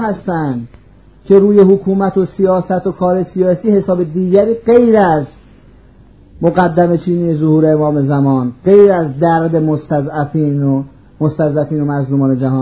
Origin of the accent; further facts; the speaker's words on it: Iran; آمد و بیرون و فهمید من ایرانی هستم.